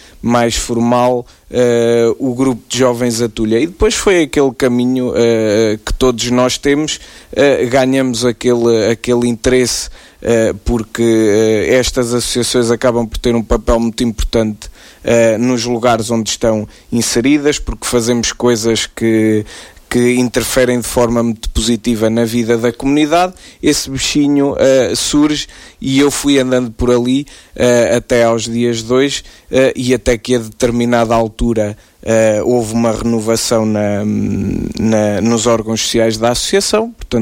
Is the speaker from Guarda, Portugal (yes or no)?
no; Gafanha de Aquém, Aveiro, Portugal; e portanto sou da Gafanha de Aquém, um lugar da freguesia de São Salvador, do concelho de Ilhavo